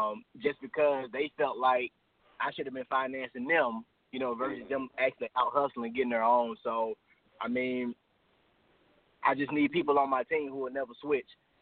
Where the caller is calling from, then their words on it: Atlanta, Georgia, United States; Hey, I'm calling from Atlanta, Georgia.